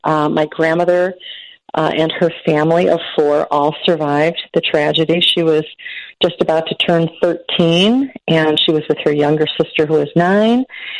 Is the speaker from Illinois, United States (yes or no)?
yes; Arlington Heights, Illinois, United States; Ted grew up in Elgin. I grew up in Arlington Heights.